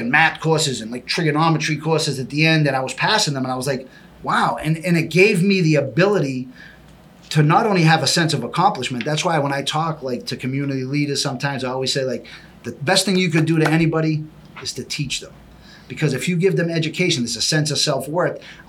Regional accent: Boston, Massachusetts, United States; when I grew up in East Boston, I was kind of living an antisocial lifestyle.

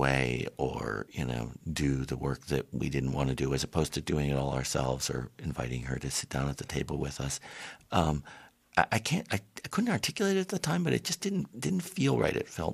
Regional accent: Washington, District of Columbia, United States; And we grew up in Washington, D.C., and so we would go out in the mountains, just spoke to me.

